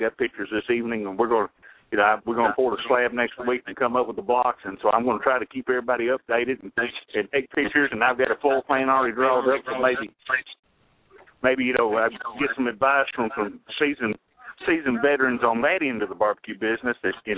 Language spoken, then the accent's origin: English; McKenzie, Tennessee, United States; now in Paris, United States; I live over in Paris. I live out at the lake here in Paris. So, but yeah, I mean, I'm from McKenzie. Recently, I've lived in McKenzie and Gleason all my life.